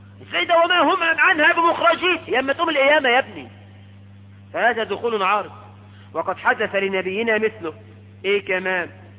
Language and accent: Arabic; Egypt; واحنا كمصريين